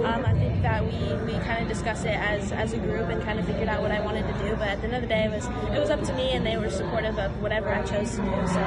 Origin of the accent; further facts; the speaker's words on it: California, United States; You know, I'm from California, so it's not too far from home.